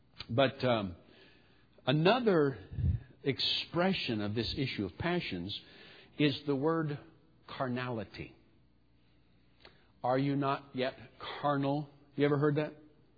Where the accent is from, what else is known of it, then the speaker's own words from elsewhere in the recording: the South, United States; I'm from the South.